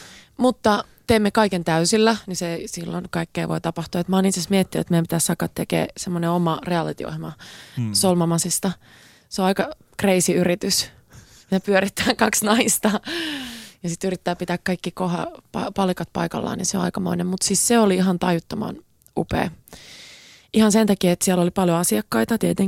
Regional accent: Japan; niin kuin sanoit, että mä oon japanilainen

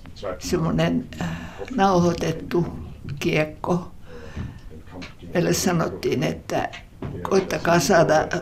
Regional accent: Helsinki, Uusimaa, Finland; mäkin olen syntynyt Helsingissä ja syntyperäinen helsinkiläinen, niin kyllähän mä kotiin osasin. Mä asuttiin Eerikin kadulla silloin.

